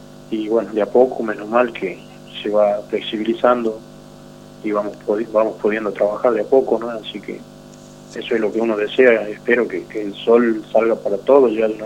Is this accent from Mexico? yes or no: no; Orán, Salta, Argentina; de familia formoseña, paraguaya, chaqueña. Yo nací, me crié acá en Orán.